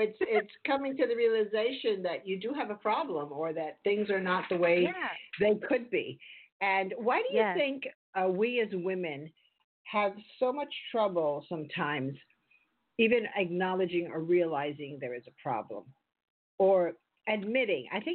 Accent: New York City, New York, United States; You know, I grew up in New York City, of course, one of the fastest cities in the world.

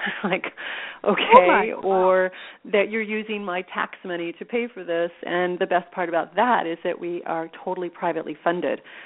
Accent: Texas, United States; now in San Francisco, United States; Well, yeah, I grew up in Texas. I go home to Texas.

